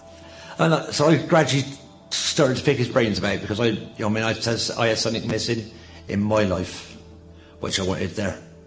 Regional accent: Bristol, South West England, United Kingdom; I'm from South Bristol.

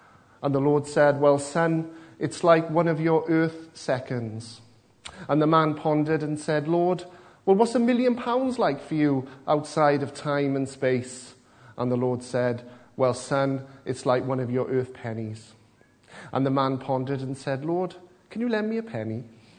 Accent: Abercynon, Wales, United Kingdom; now in Cardiff, United Kingdom; I'm originally from Aberconan. They used to say Aberconan is not the end of the world, but you can see it from there. Up in the valleys, but we've moved down to Cardiff.

